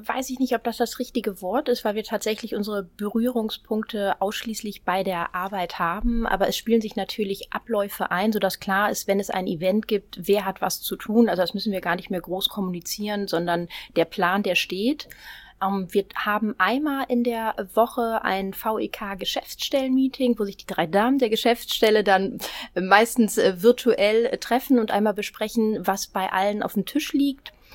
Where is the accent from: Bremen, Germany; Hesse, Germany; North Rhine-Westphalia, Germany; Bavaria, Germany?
North Rhine-Westphalia, Germany; Düsseldorf; born there; now in Hamburg, Germany; Ich bin gebürtige Düsseldorferin, lebe noch nicht so lange in Hamburg